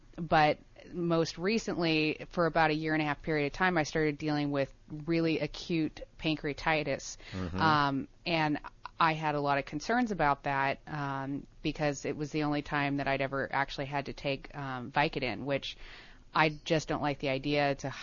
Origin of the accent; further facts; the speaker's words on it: Reseda, California, United States; I am from Reseda, yeah.